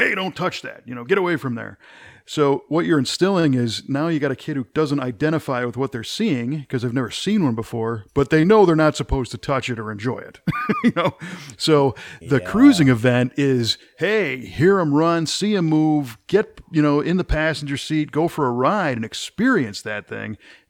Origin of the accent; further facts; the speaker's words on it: Chicago, Illinois, United States; I grew up in the Chicago area, but don't hold that against me.